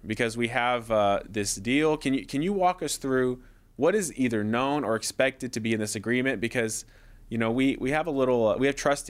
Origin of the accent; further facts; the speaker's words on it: United States; as an American, it's sort of unclear to know